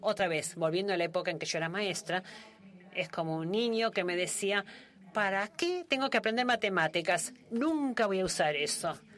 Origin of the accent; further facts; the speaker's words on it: Guatemala; de Guatemala. Voy a disculparme porque mi inglés no es muy bueno